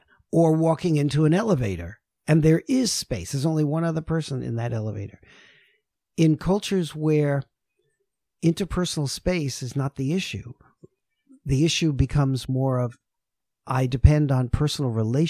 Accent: New York City, New York, United States; I'm from New York City, so it's a little bit more vertical than horizontal, right?

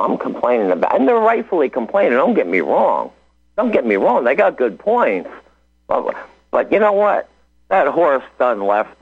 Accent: Northeast, United States; I'm originally from the Northeast.

